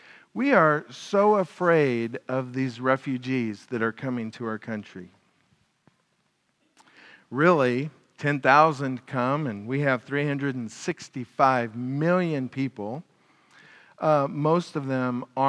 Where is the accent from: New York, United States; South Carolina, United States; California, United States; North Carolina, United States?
California, United States; I'm okay with Spanish. I was raised in Southern California, otherwise known as Northern Mexico.